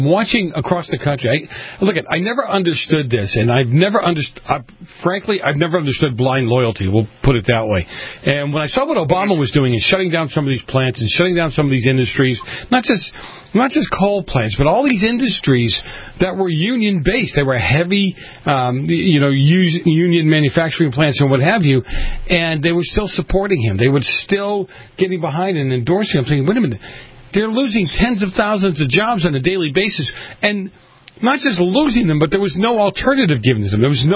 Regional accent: Boston, Massachusetts, United States; I grew up in Boston.

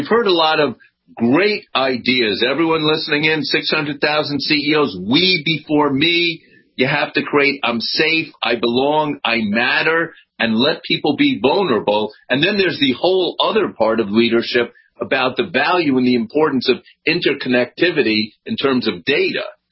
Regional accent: New York, United States; I admit it. I'm a New Yorker.

